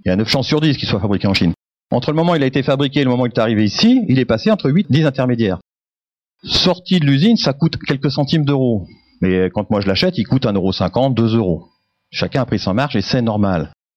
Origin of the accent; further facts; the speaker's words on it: Lyon, Auvergne-Rhône-Alpes, France; Moi, quand j'étais enfant, j'ai grandi à Lyon. J'ai grandi dans un quartier que certains d'entre vous devaient connaître, qui s'appelle les Minguettes. J'ai vécu aux Minguettes